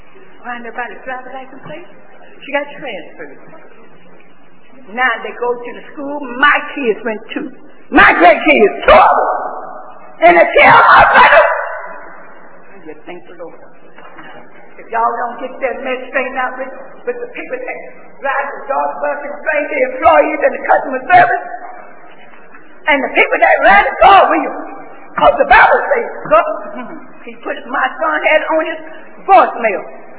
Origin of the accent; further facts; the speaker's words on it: Dallas, Texas, United States; Now, I was born and raised in Dallas. My mom and dad came from Corpus, Texas.